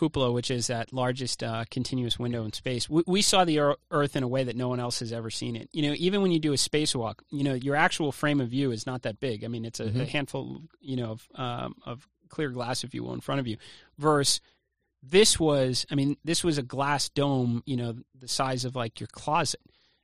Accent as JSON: {"language": "English", "country": "United States", "said": "is like I'm an American and I'm a patriot, too."}